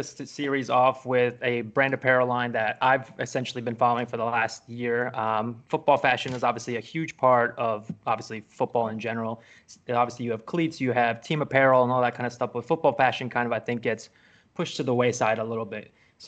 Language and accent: English; Poland; moved away; when I was still living in Poland. So I was born and raised in Poland.